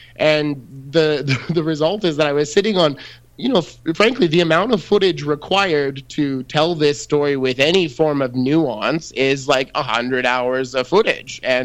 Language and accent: English; Red Deer, Alberta, Canada; I grew up in Red Deer, Alberta. It's home of Roundup Ready canola. I had it all around me growing up